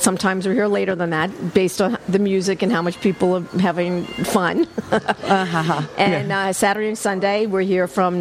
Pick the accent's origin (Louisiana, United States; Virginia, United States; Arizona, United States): Louisiana, United States; New Orleans; I've always cooked a lot because I'm from New Orleans, Louisiana, right. And talk about a foodie city.